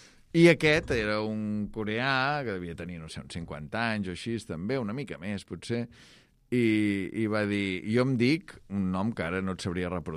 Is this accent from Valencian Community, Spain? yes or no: no; Taradell, Catalonia, Spain; now in Barcelona, Spain; No diràs de Taradell, per motius obvis, de Barcelona. Jo visc a Barcelona, puc dir-ho, no sóc d'aquí, diguem, però visc a Barcelona, podria dir-ho.